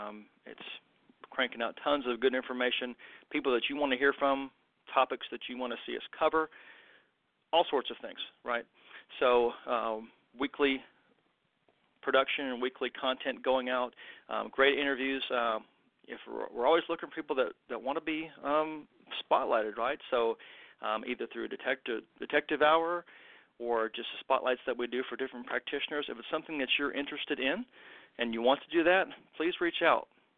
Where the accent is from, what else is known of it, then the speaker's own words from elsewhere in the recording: Kentucky, United States; and I'm an American, right, so in Western Kentucky, and so I don't get out of Western Kentucky all that much.